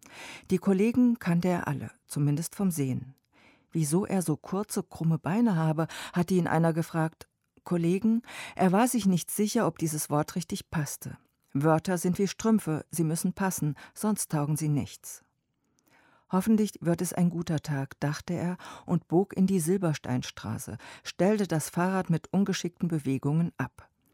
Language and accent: German; Niedermohr, Rhineland-Palatinate, Germany; also born or lived in Börsborn; Ich bin in der Pfalz geboren, wohnte als Kind in Börsborn und Niedermohr, habe in Kaiserslautern Abitur gemacht.